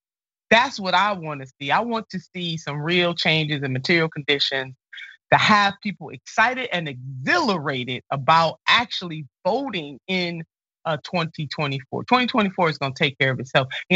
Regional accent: Cleveland, Ohio, United States; My hometown of Cleveland, Ohio, in 2020, you would not have known that there was a presidential election

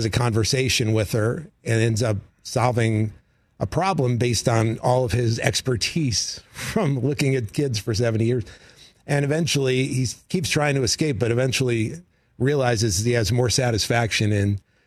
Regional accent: New York, United States; I grew up in New York, as you may have.

